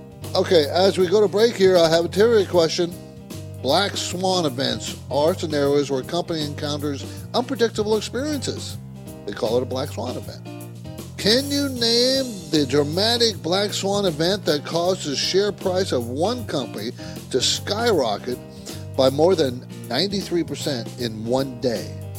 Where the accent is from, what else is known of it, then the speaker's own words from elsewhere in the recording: San Diego, California, United States; My dad was in the Navy, so I grew up in San Diego. He was stationed there, so I know San Diego very, very well.